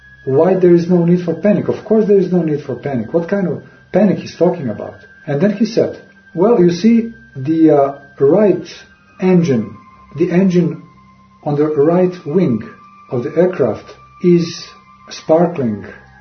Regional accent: Belgrade, Serbia; moved away as an adult; also born or lived in New York City, United States; as I was leaving my home city of Belgrade in Serbia, almost in the same manner when I was now departing from New York City and leaving it behind me

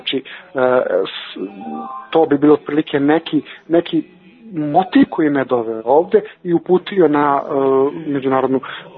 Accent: Serbia; eto ja sam iz Srbije, to bi bilo

